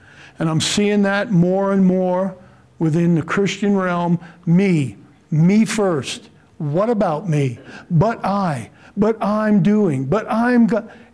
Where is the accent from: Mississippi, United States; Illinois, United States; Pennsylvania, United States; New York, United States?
New York, United States; I'm Irish, New York, cop.